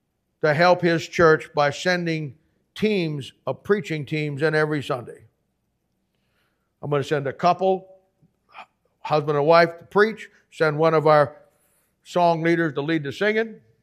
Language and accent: English; Canton, Ohio, United States; I said, from Canton, Ohio. I said, I grew up in the Canton Baptist Temple.